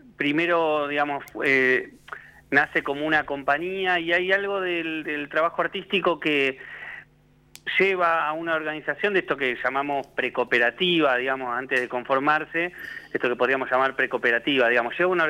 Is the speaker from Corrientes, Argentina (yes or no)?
no; Tandil, Buenos Aires Province, Argentina; Yo formé la compañía cuando llegué a Tandil, allá por el 2015. Yo soy de Tandil, pero bueno, estuve estudiando muchos años en Buenos Aires y volví en el 2015 a Tandil.